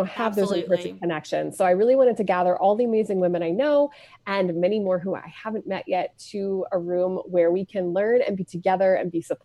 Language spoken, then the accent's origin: English; Calgary, Alberta, Canada; I'm originally from Calgary, Alberta, in Canada